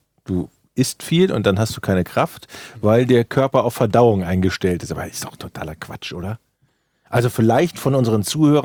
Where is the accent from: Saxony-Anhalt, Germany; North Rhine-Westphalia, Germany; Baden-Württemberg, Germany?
North Rhine-Westphalia, Germany; Ratingen; Ich war ja in der Sprunggruppe früher, in Ratingen. Ich komme ja aus Ratingen.